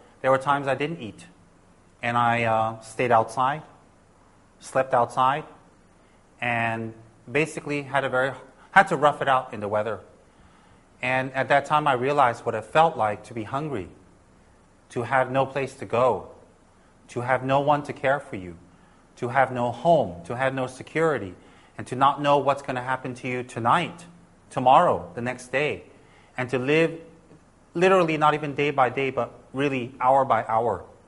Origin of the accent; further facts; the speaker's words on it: New Jersey, United States; even when I was very young, growing up in New Jersey.